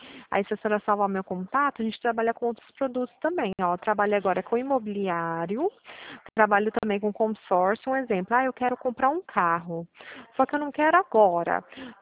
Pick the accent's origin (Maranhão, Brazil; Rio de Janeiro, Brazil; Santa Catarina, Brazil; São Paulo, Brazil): São Paulo, Brazil; Pirassununga; eu sou de Pirassununga.